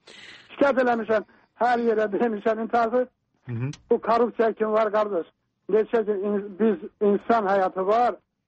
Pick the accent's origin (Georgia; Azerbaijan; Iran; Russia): Georgia; Deməli, mən özüm Gürcüstanlıyam.